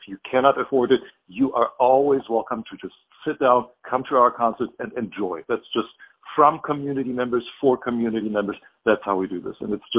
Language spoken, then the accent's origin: English; Germany; English is a second language; I grew up in Germany. That's the accent that you're hearing.